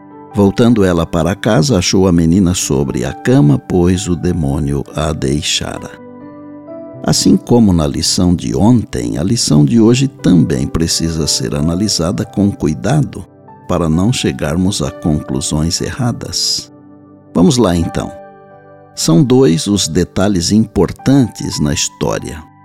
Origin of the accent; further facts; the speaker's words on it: São Paulo, Brazil; born there; Na fazenda onde eu nasci, no interior de São Paulo, havia um ditado que era muito usado.